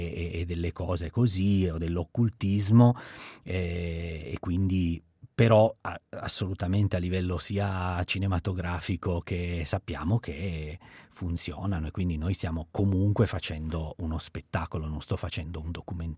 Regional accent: Turin, Piedmont, Italy; Allora, premetto che io sono di Torino

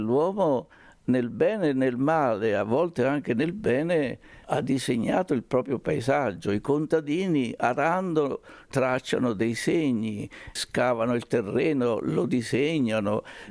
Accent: Colli del Tronto, Marche, Italy; born there

